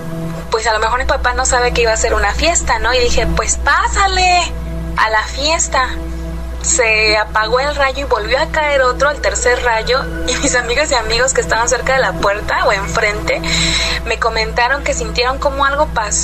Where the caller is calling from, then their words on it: Cuernavaca, Morelos, Mexico; de Cuernavaca.